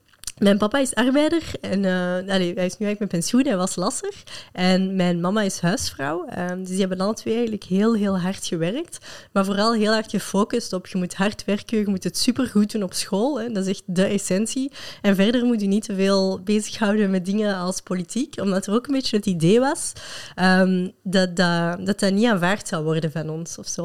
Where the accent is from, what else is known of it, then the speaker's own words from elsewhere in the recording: Molenbeek, Brussels-Capital Region, Belgium; first language French; Dutch is a second language; Dus ik woon echt super graag in Brussel. Ik ben van Molenbeek en ik vind het echt een super fijne plek om te wonen.